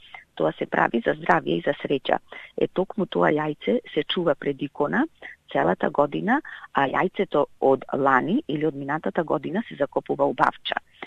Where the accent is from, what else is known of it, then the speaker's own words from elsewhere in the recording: Tetovo, Polog, North Macedonia; now in Sydney, Australia; по потеко сум од Тетово, живеам тука во Сиднеј, во Австралија.